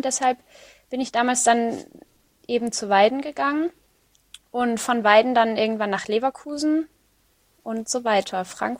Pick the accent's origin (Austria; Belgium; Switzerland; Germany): Belgium; also ich bin in Belgien geboren und bin da auch aufgewachsen